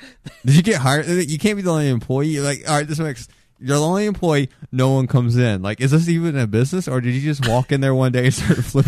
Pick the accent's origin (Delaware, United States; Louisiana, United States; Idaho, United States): Louisiana, United States; Houma; I'm from Houma, Louisiana.